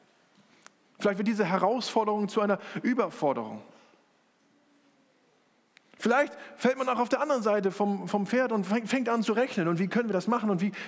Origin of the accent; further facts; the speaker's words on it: Northern Germany, Germany; In meiner Heimatgemeinde in Norddeutschland